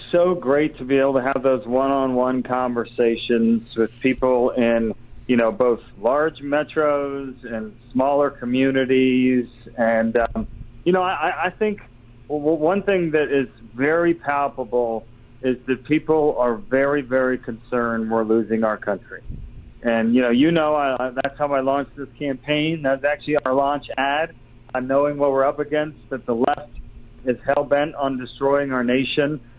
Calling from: Reno, Nevada, United States; You know, we're in Reno today, and we just finished swinging through the entire state.

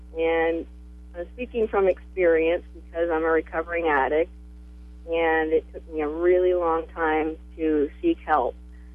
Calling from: Hardwick, United States; I'm calling from Hardwick.

